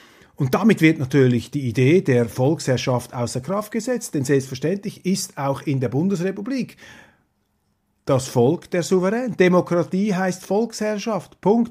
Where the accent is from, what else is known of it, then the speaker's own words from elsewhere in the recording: Switzerland; das wäre vielleicht nicht so seriös, wenn man da als Schweizer voll in die Schützengräben in Deutschland einsteigt.